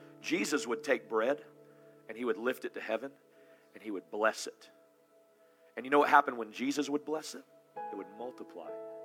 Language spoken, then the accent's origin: English; Deep South, United States; And I come from the Deep South, where in revival in the Deep South, it was often very repentance-driven